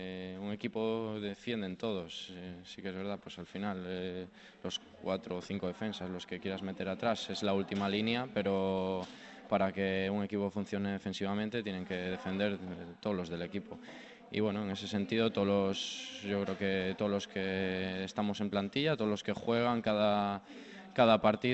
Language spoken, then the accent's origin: Spanish; Galicia, Spain; es mi tierra, toda mi familia está allí